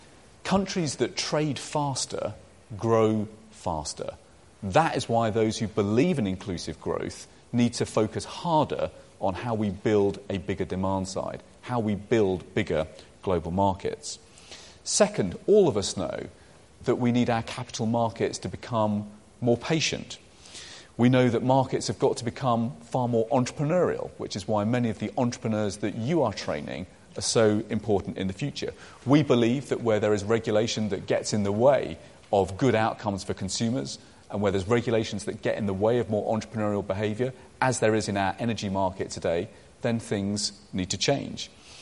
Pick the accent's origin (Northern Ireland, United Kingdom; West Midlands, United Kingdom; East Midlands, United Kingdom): West Midlands, United Kingdom; Birmingham; If you think about George Cadbury from my hometown of Birmingham and the extraordinary Quaker tradition